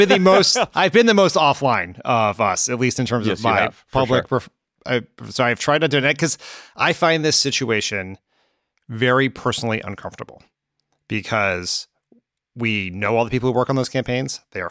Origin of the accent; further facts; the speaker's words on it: Delaware, United States; I grew up in Delaware.